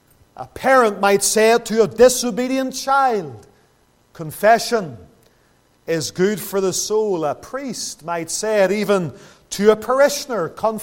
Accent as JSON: {"language": "English", "town": "Lisburn", "region": "Northern Ireland", "country": "United Kingdom", "tie": "born or raised there", "said": "growing up in Lisburn"}